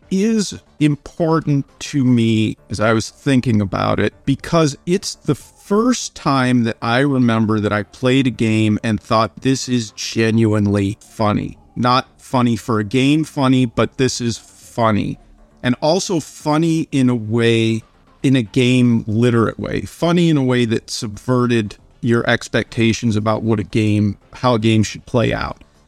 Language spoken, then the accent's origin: English; Cleveland, Ohio, United States; I grew up in Cleveland, and we moved around a lot when I was a kid